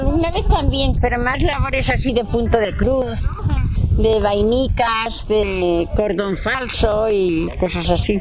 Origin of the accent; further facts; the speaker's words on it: Muro de Roda, Aragon, Spain; born there; nací en Muro de Roda. ¿Sí? Provincia Huesca.